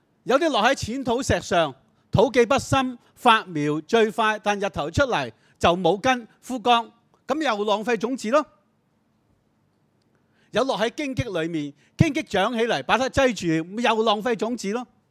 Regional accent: Yuen Long, Hong Kong; 我在元朗长大的，住在大旗岭的地方。以前一推开道门就对着一大片的农田

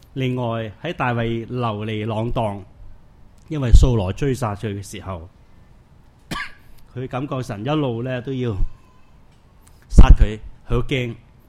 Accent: China; 我们中国人经常说一句话，就是做个行业那行

